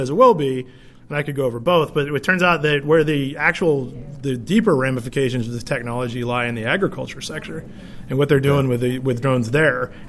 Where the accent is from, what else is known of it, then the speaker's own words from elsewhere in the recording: Lexington, Kentucky, United States; born there; And I was born in Lexington, so that's pretty close enough.